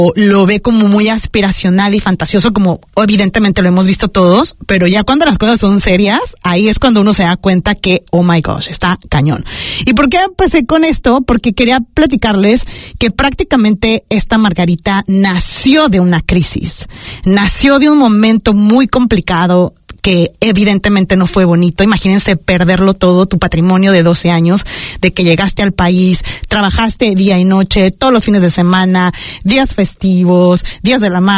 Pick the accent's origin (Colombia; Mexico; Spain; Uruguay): Mexico; now in New Zealand; soy mexicana.